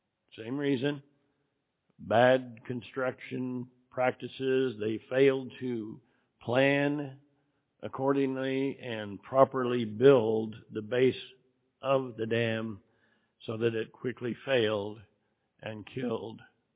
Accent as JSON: {"language": "English", "region": "Idaho", "country": "United States", "tie": "born or raised there", "said": "I was born and raised in Idaho"}